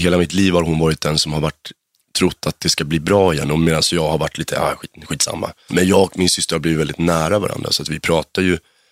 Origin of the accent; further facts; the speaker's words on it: Stockholm, Stockholm County, Sweden; Vasastan, Odenplan.